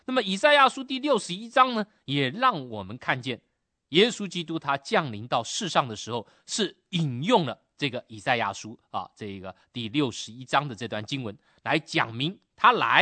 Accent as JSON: {"language": "Chinese", "country": "China", "said": "这好有点像我们中国人这个做对联呐"}